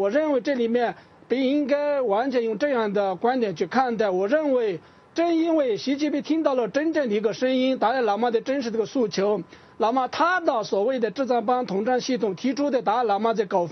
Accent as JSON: {"language": "Chinese", "region": "Tibet", "country": "China", "said": "从我们西藏人的角度"}